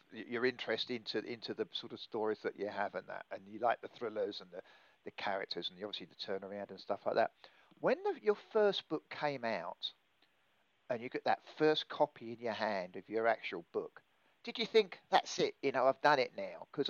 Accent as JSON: {"language": "English", "region": "England", "country": "United Kingdom", "tie": "born or raised there", "said": "I was brought up in England I was born in the 50s."}